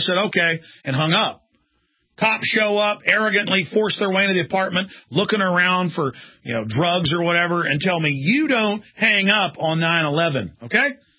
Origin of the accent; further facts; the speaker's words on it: Dallas, Texas, United States; I had a girlfriend up there as I grew up in Dallas, and I had an old sweetheart I used to go visit.